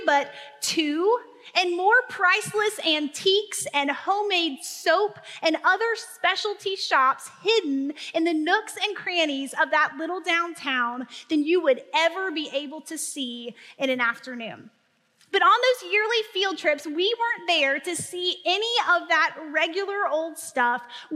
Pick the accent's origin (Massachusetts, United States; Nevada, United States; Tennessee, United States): Tennessee, United States; Growing up in Northeast Tennessee, every single year of elementary school